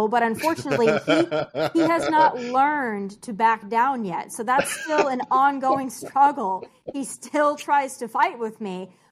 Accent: South Dakota, United States; I have lived a lot of places, but I'm born and raised in South Dakota. So there's only so much South Dakota that you can get out of me.

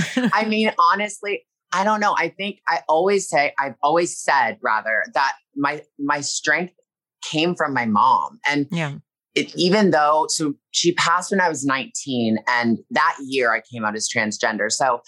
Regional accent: Toronto, Ontario, Canada; now in Los Angeles, United States; I'm from Toronto and I live here in LA.

